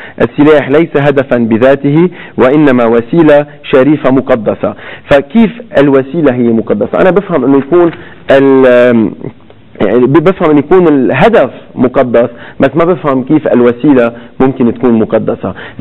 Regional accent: Lebanon; انا اليوم كلبناني بعتبر حالي اندقيت ب 7 حزيران، مش بس كمسيحي بس كلبناني

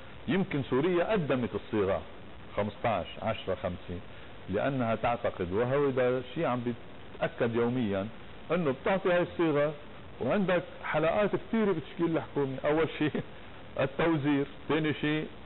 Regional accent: Lebanon; نحن كلبنانيين وقلنا مطلحة

